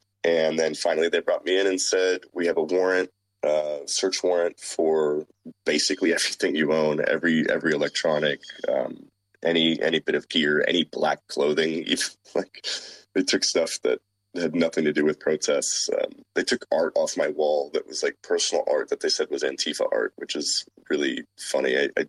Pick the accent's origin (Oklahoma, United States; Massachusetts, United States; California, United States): California, United States; Los Angeles; I've been going to San Diego most of my life. I grew up in Los Angeles